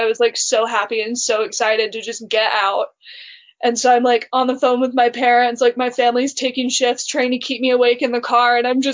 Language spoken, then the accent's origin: English; the South, United States; And I think like growing up in the South, it was a lot harder to like rid myself of those like negative connotations of it